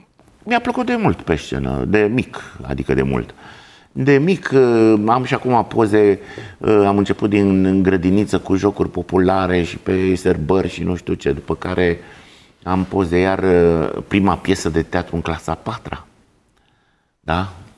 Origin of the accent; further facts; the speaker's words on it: Caracal, Olt County, Romania; eu sunt din Caracal